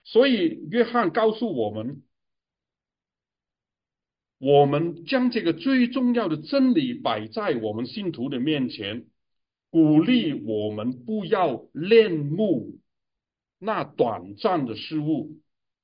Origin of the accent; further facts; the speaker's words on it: Hong Kong; 以前我们香港人呢，很追求了有一个，